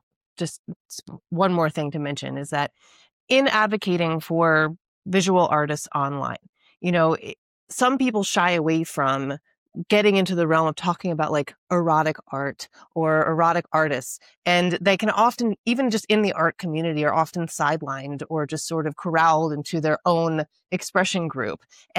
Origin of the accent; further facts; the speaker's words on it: United States; I am from the United States. I live in Europe, so I have my feet in sort of both policy places